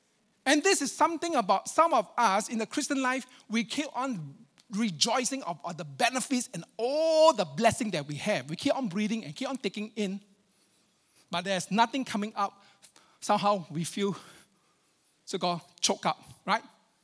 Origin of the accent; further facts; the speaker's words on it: Australia; So even as Australian, you know, we can disagree about stuff.